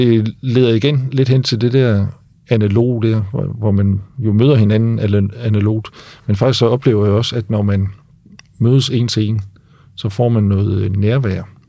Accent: Aarhus, Central Denmark Region, Denmark; Og for eksempel, nu kommer jeg fra Aarhus, og vi sidder herude på Dragør der.

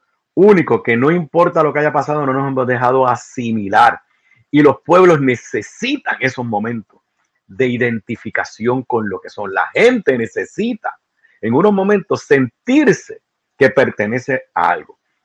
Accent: Puerto Rico; somos puertorriqueños por encima de todo, que somos únicos, que somos diferentes, que somos un país.

